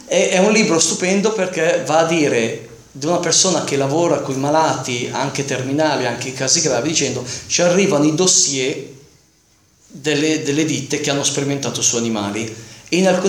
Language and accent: Italian; Varese, Lombardy, Italy; Io sono di Varese, vicino a me c'è il canton Ticino, quel cantone svizzero di lingua italiana.